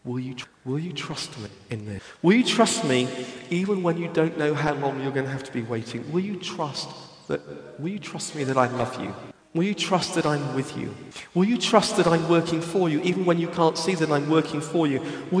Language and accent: English; United Kingdom; We're British, most of us. We're not very good at owning our desperation.